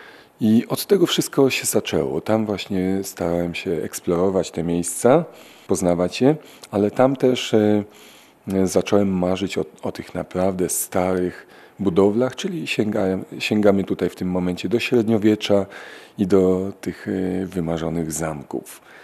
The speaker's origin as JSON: {"language": "Polish", "town": "Inowrocław", "region": "Kuyavian-Pomeranian Voivodeship", "country": "Poland", "tie": "born or raised there", "said": "ponieważ mieszkałem, urodziłem się w ogóle w Inowrocławiu i Inowrocław jest ponad 800-letnim miastem"}